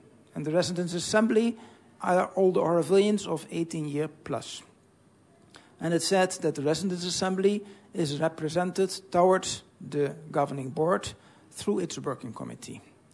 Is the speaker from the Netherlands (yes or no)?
yes; Netherlands; moved away; I'm from Holland originally.